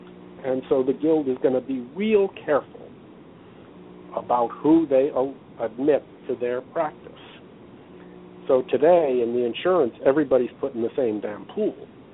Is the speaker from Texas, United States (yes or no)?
yes; Texas, United States; I certainly, as a Texan, would not like to be forced to sue my insurance company in Delaware.